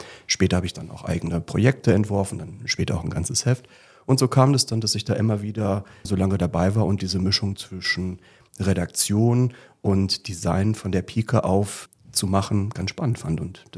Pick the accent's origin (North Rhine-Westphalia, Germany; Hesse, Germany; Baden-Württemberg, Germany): North Rhine-Westphalia, Germany; born there; Ich bin ganz unprätentiös in Nordrhein-Westfalen im Sauerland auf die Welt gekommen.